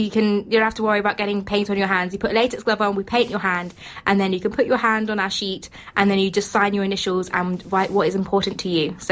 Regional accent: Stamford, East Midlands, United Kingdom; Thanks, Mark. And I'm from South Lincolnshire, a little town called Stamford, which is really similar to St Andrews. It's got three streets, it's got a golf course, it's got not many shops.

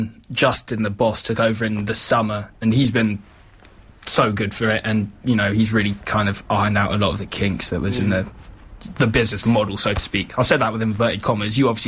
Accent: United Kingdom; Yeah. I'm British as what we do, isn't it?

